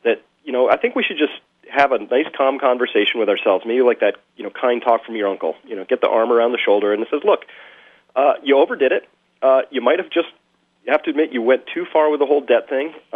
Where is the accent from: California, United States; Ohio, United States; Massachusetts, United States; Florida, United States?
Massachusetts, United States; I've watched the media try and understand why Scott Brown won in Massachusetts, my home state, and I think they're missing it.